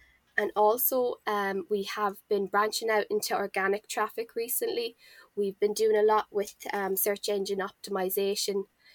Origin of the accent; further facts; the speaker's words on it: Connacht, Ireland; now in Galway, Ireland; I'm from Mayo, but I'm living here in Galway City